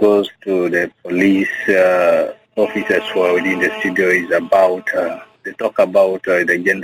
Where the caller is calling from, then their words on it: Juba, Central Equatoria, South Sudan; You have connected with … from Labar here in Juba.